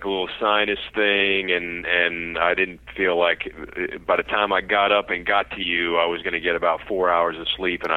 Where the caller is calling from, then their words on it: Louisiana, United States; Louisiana.